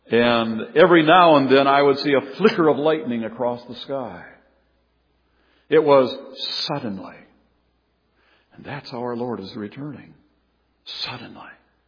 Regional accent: Stillwater, United States; born there; I was born in 1946 in Stillwater.

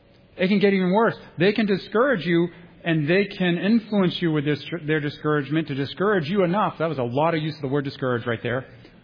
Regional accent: Massachusetts, United States; now in New Hampshire, United States; I came from Massachusetts. I found a break in the wall. I got my family out as soon as we could, right?

